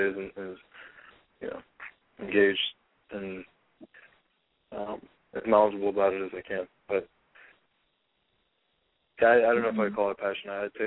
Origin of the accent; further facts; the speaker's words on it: Miami, Florida, United States; I'm from Miami, but live in Tampa, but I actually just moved, back to Miami.